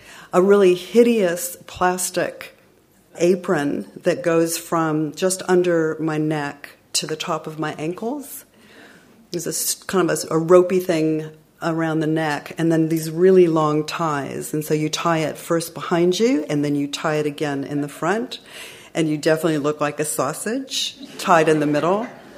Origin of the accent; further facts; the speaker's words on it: United States; you know, I'm American. I just got here.